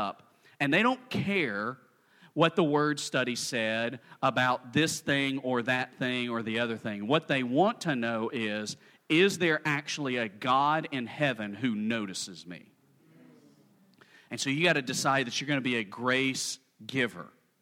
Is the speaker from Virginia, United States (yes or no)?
no; Birmingham, Alabama, United States; now in Bradenton, United States; I live in Bradenton, Florida. I grew up in Birmingham, Alabama at Huffman High School, where we were the Vikings.